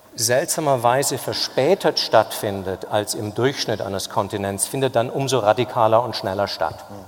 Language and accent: German; Germany; gut, jetzt bin ich Deutscher, also take it with a grain of salt, aber ich finde den Journalismus hier wirklich in der Weltklasse.